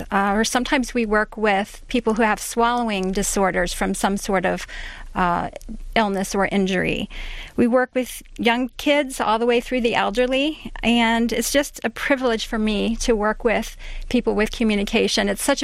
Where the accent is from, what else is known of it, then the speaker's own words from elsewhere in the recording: Florida, United States; I'm from a big family. I grew up in Florida, as you mentioned, and my father was a professor of aerospace engineering at the University of Florida.